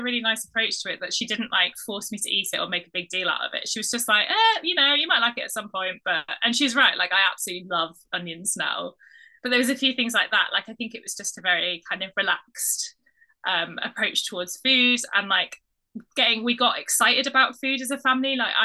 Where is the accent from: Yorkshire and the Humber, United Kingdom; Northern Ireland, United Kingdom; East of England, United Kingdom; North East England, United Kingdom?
North East England, United Kingdom; moved away as an adult; now in London, United Kingdom; so I grew up in the Northeast, and like Middlesbrough was my kind of nearest big town, I guess, but I was a bit further out.